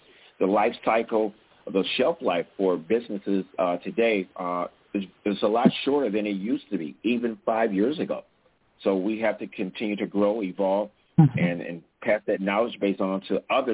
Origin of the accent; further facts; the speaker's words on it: Buffalo, New York, United States; You know, as Ron said, I'm from Buffalo, New York. I reside here.